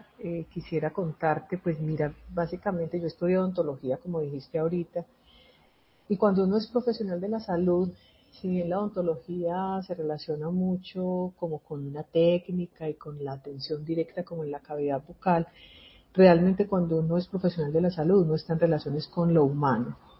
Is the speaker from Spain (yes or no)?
no; Antioquia, Colombia; tengo unos papás que no son antioqueños, pero yo crecí en Antioquia